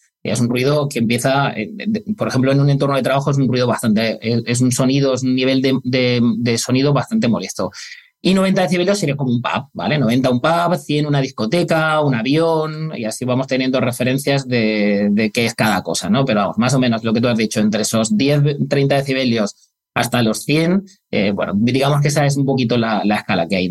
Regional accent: Granada, Andalusia, Spain; yo soy de Granada

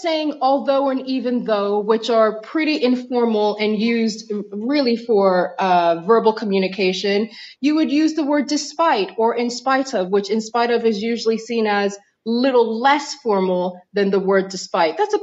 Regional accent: United States; accent: American; There will always be my American in it, but it's probably no longer purely American.

